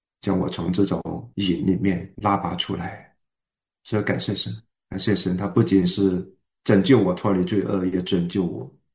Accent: China; moved away; 我想我从中国过来的，那都虽然信了主

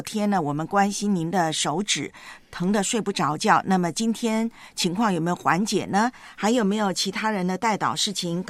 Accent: Taiwan; 我们在我的老家台湾呢，我们叫西北雨，

